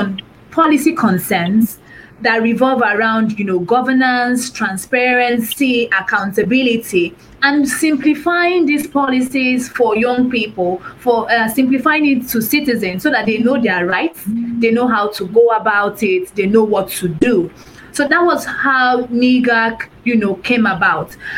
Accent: Lagos, Nigeria; and I'm from Lagos, Nigeria.

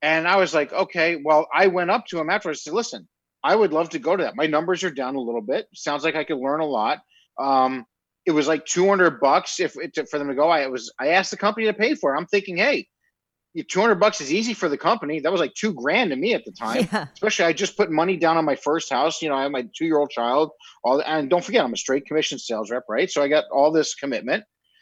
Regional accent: New York, United States; Because I'm from New York and I don't listen to anybody else if I want to do something, right?

